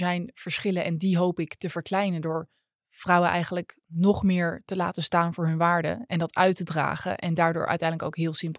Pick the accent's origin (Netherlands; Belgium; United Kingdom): Netherlands; Utrecht; also born or lived in The Hague; Ik kom uit Utrecht. Ik ben geboren in Den Haag. Ik ben ook, al zeg ik het zelf, ik voel me echt een Haagenees.